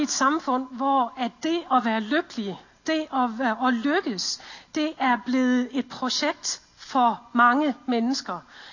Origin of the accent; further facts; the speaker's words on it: Central Denmark Region, Denmark; accent: West Jutlandic; now in Middelfart, Denmark; har vi boet i Middelfart på Fyn, og oprindeligt kommer vi egentlig fra Vestjylland. Så hvis der kommer sådan lidt vestjysk, så er det altså derfra.